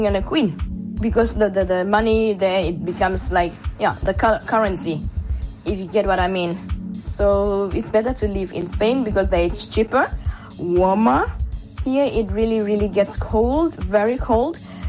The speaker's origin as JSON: {"language": "English", "town": "Tsumeb", "region": "Oshikoto", "country": "Namibia", "lives_now": "Norway", "said": "Yes, I'm from Tjumeb, but living in Norway."}